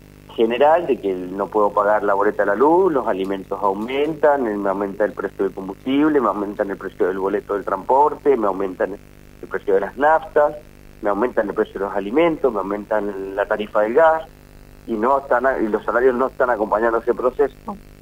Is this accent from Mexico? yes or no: no; Argentina; lo que nos está pasando como pueblo argentino